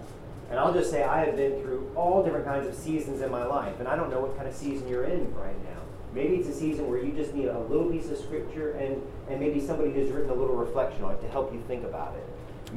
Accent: Mount Pleasant, United States; Well, I grew up in Mount Pleasant, so just over the bridge

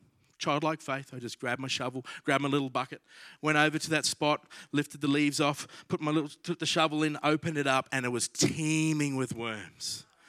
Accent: Innisfail, Queensland, Australia; Now, I've grown up in church in my life. I grew up in INC in Innisfail in North Queensland, hence why we moved to Cairns

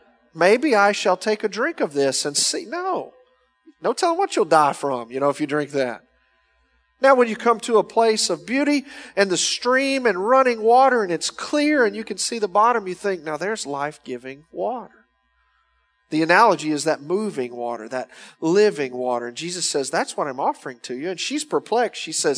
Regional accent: Louisiana, United States; I grew up in Louisiana. Relative humidity is always 93%

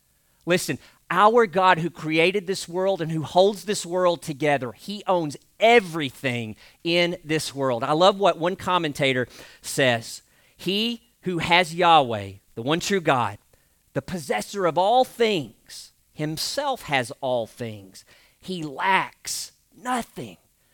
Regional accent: Truman, Arkansas, United States; I was living in my hometown of Truman, Arkansas, the northeast corner of the state

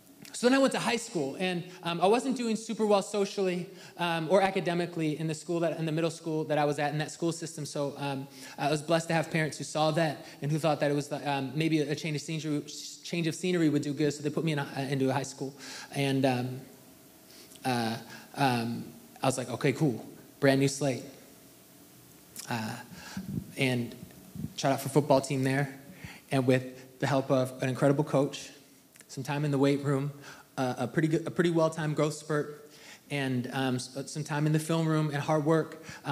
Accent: Milwaukee, Wisconsin, United States; I'm from Milwaukee, Wisconsin.

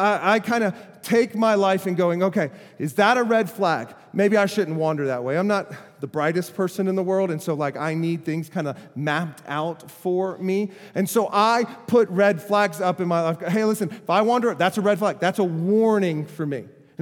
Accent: Florida, United States; I'm like, I'm from Florida. We got mud. We got water.

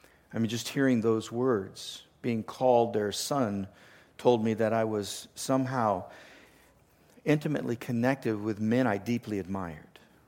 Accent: Los Angeles, California, United States; also born or lived in Portland; But I grew up in the Los Angeles area. I lived in the Portland area for so long, and when it was time for us to start a family, we really felt that we wanted to get out of the big city.

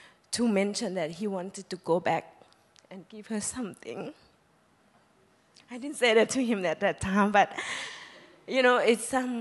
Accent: Thailand; English is a second language; Even though I came from Thailand, but I didn't remember any of those when I was young that I had to face, you know, all those things.

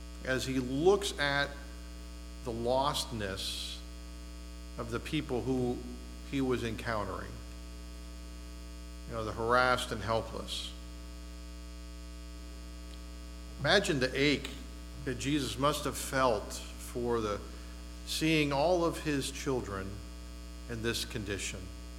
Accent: Erie, Pennsylvania, United States; And, you know, growing up in Erie, just lived 5 blocks away from my elementary school.

